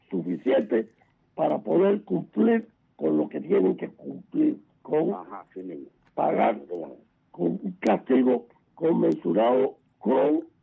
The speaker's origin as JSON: {"language": "Spanish", "country": "Cuba", "said": "los cubanos tenemos que acostumbrarnos mentalmente a que nosotros tenemos el derecho a la rebelión."}